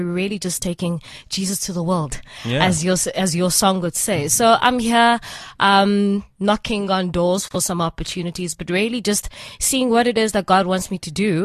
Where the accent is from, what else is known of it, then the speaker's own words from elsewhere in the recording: East London, Eastern Cape, South Africa; now in Johannesburg, South Africa; So I'm back in Joburg. I'm from East London, born and bred in East London. I was a Clarendon Girls only school, and then I studied at NMMU in Port Elizabeth.